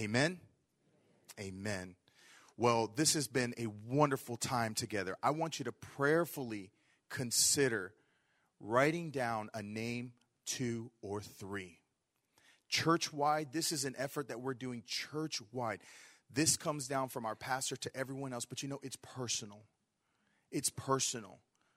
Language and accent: English; Brazil; It just so happened to be my hometown, where I was born, where my dad is from, where his family lives. It's in the middle of nowhere.